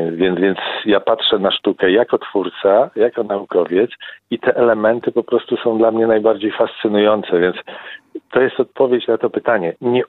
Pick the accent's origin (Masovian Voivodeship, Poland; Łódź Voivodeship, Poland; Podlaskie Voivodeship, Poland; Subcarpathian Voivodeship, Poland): Masovian Voivodeship, Poland; Warsaw; now in Lublin, Poland; ponieważ ja pochodzę z Warszawy i można powiedzieć przyjechałem do Lublina i kończyłem tutaj studia